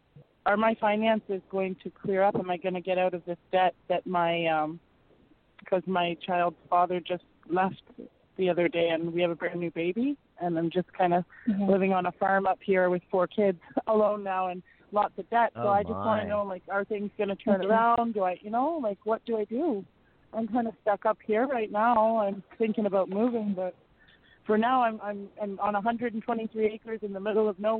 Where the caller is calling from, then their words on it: Little Britain, Ontario, Canada; I'm calling from Little Britain, Ontario.